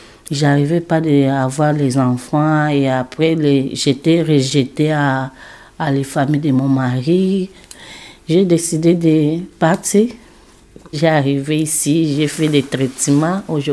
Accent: Angola; French is a second language; now in France

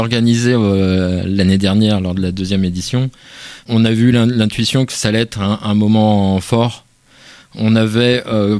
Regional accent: Rennes, Brittany, France; C'est un établissement que moi je ne connaissais pas en tant que Rennais

